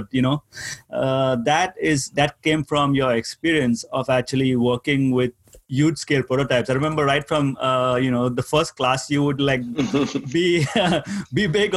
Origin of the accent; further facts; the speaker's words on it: India; I come from India, and, like, you want to get to know somebody, you'll go to your neighbor's house